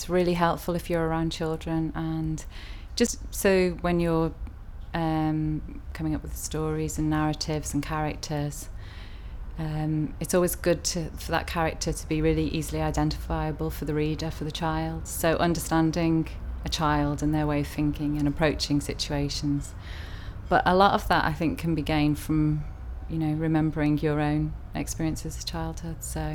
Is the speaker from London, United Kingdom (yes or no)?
no; Liverpool, North West England, United Kingdom; moved away as an adult; also born or lived in East Anglia; I'm originally from East Anglia, but I always say that I'm from Liverpool because we moved there when I was about five, and that's where I grew up, and that's where I really see my roots.